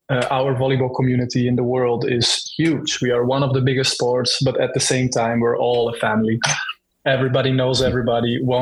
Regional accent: Netherlands; Where I'm from? I am from the Netherlands, so we're neighbors.

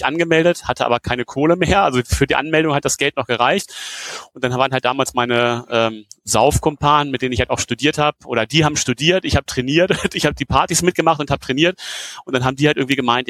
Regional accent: Göttingen, Lower Saxony, Germany; also born or lived in Darmstadt; Also geboren bin ich ursprünglich in Darmstadt, aber meine Eltern sind, als ich noch ein kleines Baby war, nach Göttingen gegangen und ich bin quasi in Göttingen aufgewachsen, also habe da Abi gemacht, da studiert mehr oder weniger.

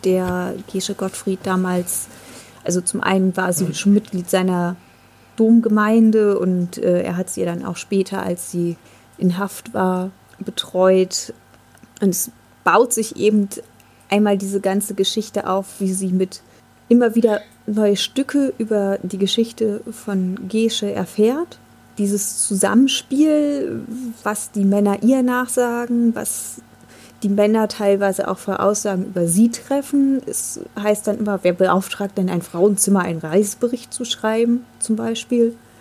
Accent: Bremen, Germany; Also tatsächlich als Bremerin

